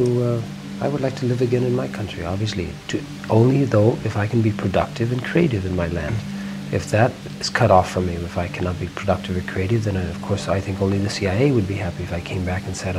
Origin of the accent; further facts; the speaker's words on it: Denver, Colorado, United States; You know, I'm just … from Denver, Mike. And we have a saying in Denver.